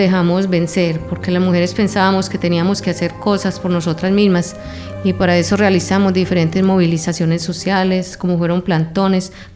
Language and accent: Spanish; Envigado, Antioquia, Colombia; born there; nací en Envigado, cerca de la ciudad de Medellín, en el año de 1963.